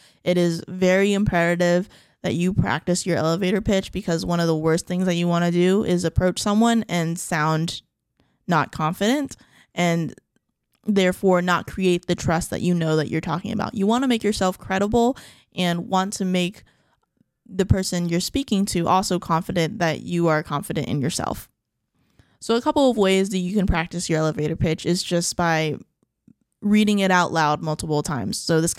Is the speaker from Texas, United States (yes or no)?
yes; San Antonio, Texas, United States; Because I'm from San Antonio, this was at the Majestic Theater.